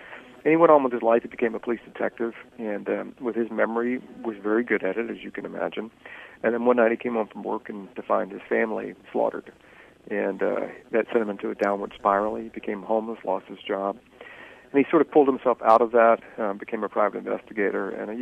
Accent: Virginia, United States; You know, I grew up in Virginia, and I was a little kid who always was telling tall tales and yarns and liked stories.

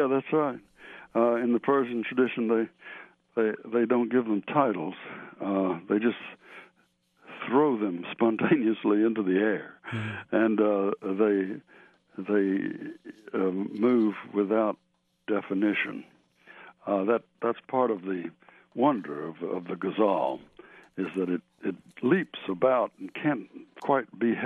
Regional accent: Chattanooga, Tennessee, United States; I grew up in Chattanooga at this boys' school

